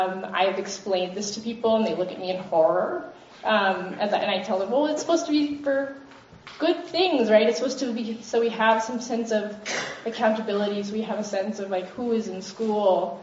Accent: New York, United States; I come from New York, but from parents who are from India and Israel. My mother immigrated from India to go and study in grad school in the US, and my father is an artist from Israel, a sculptor who ended up in the US

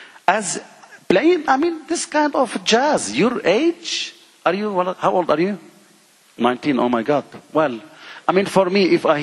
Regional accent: Lebanon; English is a second language; also born or lived in London, United Kingdom; well, I lived in England because I come from Lebanon.

